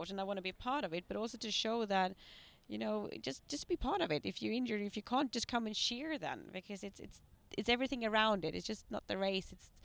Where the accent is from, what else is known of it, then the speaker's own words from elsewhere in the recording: Sweden; English is a second language; We are from Sweden, a few yeah. of us